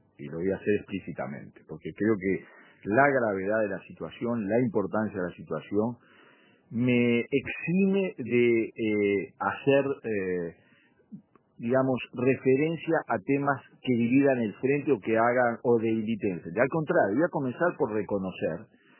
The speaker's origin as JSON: {"language": "Spanish", "country": "Uruguay", "said": "somos capaces, los uruguayos, de poner en riesgo un valor que es fundamental para nosotros"}